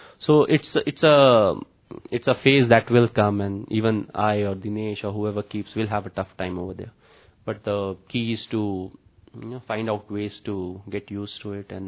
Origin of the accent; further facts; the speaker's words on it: India; English is a second language; it's not one of my mistakes that I'm born and brought up in India.